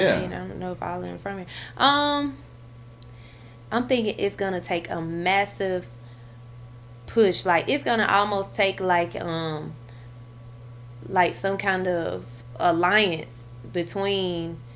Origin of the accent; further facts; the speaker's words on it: Atlanta, Georgia, United States; So, you know, if that keeps happening, it's of course, we're from Atlanta, but it's going to be like, we still made it somewhere else.